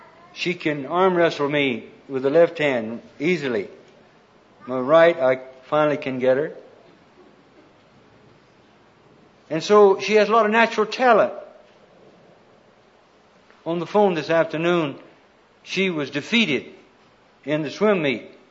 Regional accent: Dothan, Alabama, United States; I was born and raised in Dothan, Alabama. That's the reason this verse means so much to me.

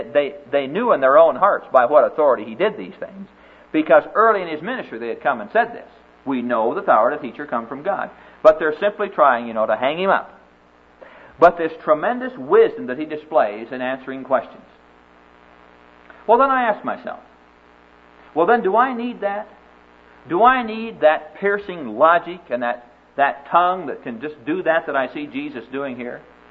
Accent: Neola, Iowa, United States; I'm from Neola, Iowa. You know, Neola, Iowa. That's a small little dinky town out in the middle of Iowa. Well, it's not in the middle, but it's out kind of the southwest corner.

